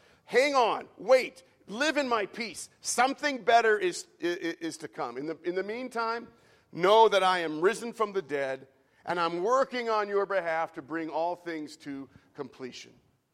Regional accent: United States; these toys that I had gotten as an American from the United States.

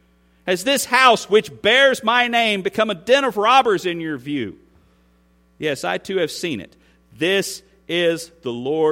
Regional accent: United States; the right and the privilege I have as an American to have a voice in my government

